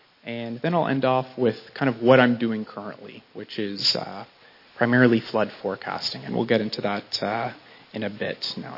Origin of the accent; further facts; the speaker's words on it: Uxbridge, Ontario, Canada; I grew up in Uxbridge, Ontario, with my parents and my brother, doing lots of sports and swimming and all sorts of activities.